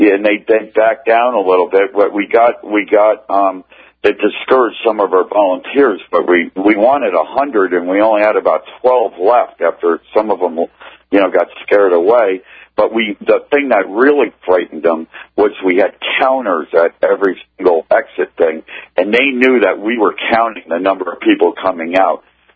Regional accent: Connecticut, United States; Yes. I'm from Connecticut, but we went out there.

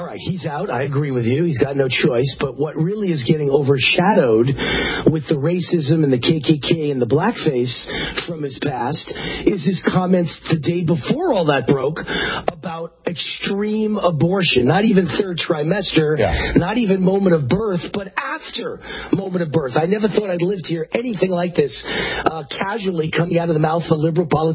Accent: Nevada, United States; Now, just to educate you, Virginia's situation, Bill, is just like my home state of Nevada. We're right next to California.

